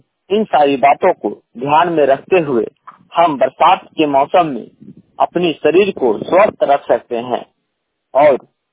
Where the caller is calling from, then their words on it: Barkagaon, Jharkhand, India; बरकागा हजारीबाग जिला से बोल रहे हैं।